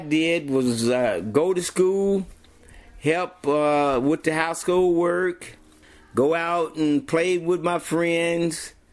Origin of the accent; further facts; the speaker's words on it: Anadarko, Oklahoma, United States; born there; I was born in Anadarko, Oklahoma, June 6, 1952. That was back when they just started having cars.